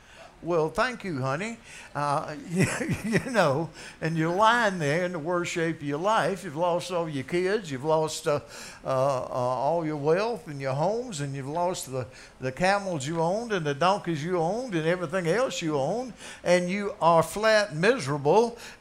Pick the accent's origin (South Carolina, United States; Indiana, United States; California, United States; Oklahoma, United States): South Carolina, United States; Anderson; accent: Southern drawl; my relatives are from Canada. And I'm from Anderson, South Carolina, with my drawl